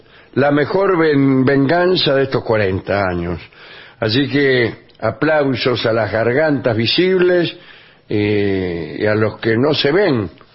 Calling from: Uruguay; de la República Oriental.

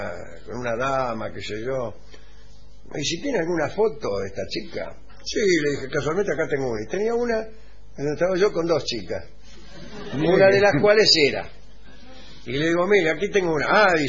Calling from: Montevideo, Uruguay; de Montevideo, te escucho todas las noches, sé que conoces bien mi hermoso país y saludos a toda la Argentina

